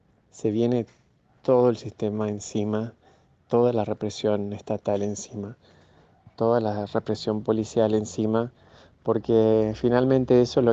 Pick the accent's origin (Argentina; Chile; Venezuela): Chile; moved away; yo hace 4 años que salí de Gulumapu, de Chile.